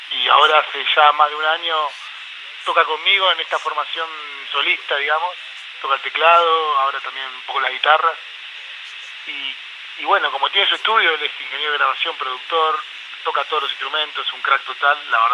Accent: La Plata, Buenos Aires Province, Argentina; now in Buenos Aires, Argentina; A mí me encanta, los platenses son muy orgullosos de mi ciudad. Yo soy fan de La Plata

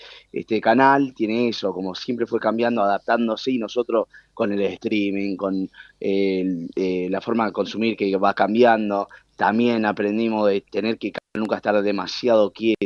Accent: Argentina; accent: Argentine; tengo el acento argentino y nunca viví en Argentina, imagínate. mis viejos emigraron acá en los 90, me tuvieron acá, pero el resto de mi familia vive allá. La familia de mi viejo de La Plata, la de mi vieja en Buenos Aires, en Capital.

